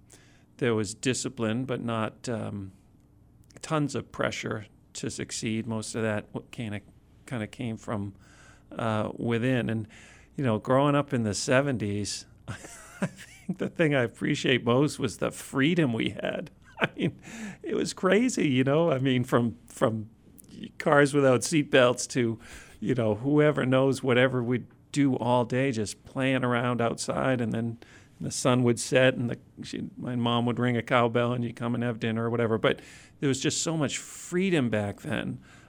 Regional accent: Duxbury, Massachusetts, United States; also born or lived in Boston; I was born in Boston, but grew up in Duxbury, Mass. On the South Shore.

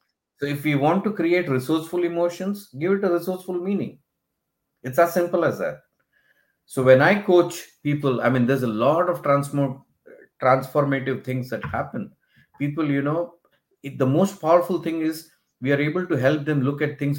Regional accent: India; now in Dubai, United Arab Emirates; I'm originally from India, but I've been in Dubai for the last 25 years. My kids were born here.

